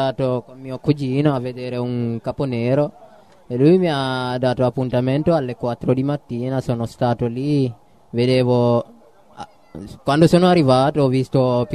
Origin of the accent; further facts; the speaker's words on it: Guinea; Italian is a second language; now in Italy; Vengo dalla Guinea.